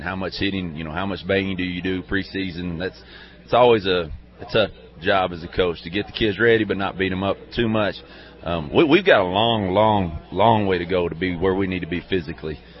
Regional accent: Sparta, United States; Well, I tell you, I'm from Sparta.

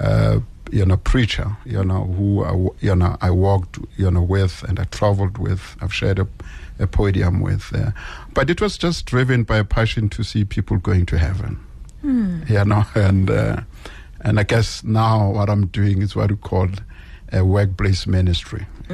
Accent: Orange Farm, Gauteng, South Africa; I grew up in Orange Farm.

